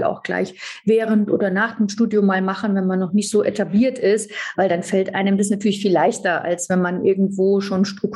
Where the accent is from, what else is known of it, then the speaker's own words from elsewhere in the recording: Frankfurt, Hesse, Germany; also born or lived in New York, United States / Paris, France; habe mich dann zurückgefunden in meiner Heimatstadt Frankfurt, wo ich aufgewachsen bin